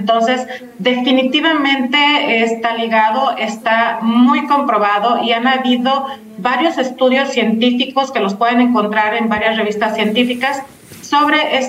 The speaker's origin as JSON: {"language": "Spanish", "country": "Mexico", "said": "Nosotros, como mexicanas y mexicanos, estamos buscando paz."}